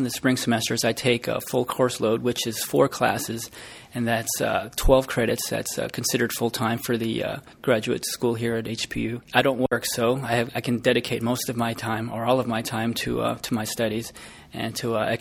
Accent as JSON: {"language": "English", "region": "New Jersey", "country": "United States", "lives_now": "Hawaii, United States", "said": "I'm originally from New Jersey. I was working in the IT industry as a local area network engineer before I came out to Hawaii."}